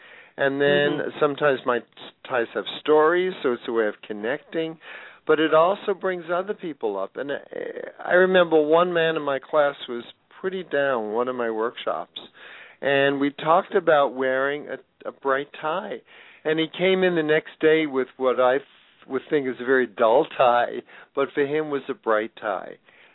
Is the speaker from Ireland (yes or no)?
no; New York City, New York, United States; I love Broadway shows. I grew up on them growing up in New York City